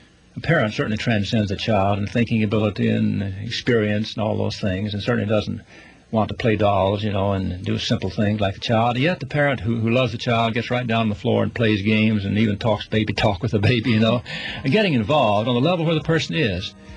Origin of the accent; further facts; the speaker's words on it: Georgia, United States; I grew up in Georgia where we had a mountain called Stone Mountain, not very far from us